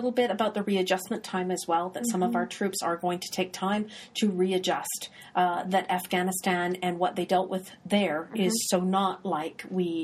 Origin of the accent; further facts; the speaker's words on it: Canada; Oh, see, there we're Canadian.